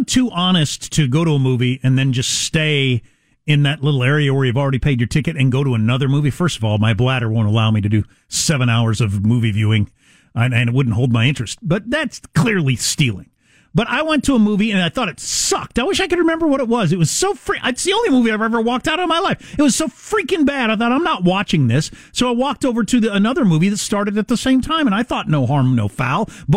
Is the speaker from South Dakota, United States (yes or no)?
yes; South Dakota, United States; I'm from South Dakota. So I can say that. This is not some sort of like coastal elitism. I'm from South Dakota.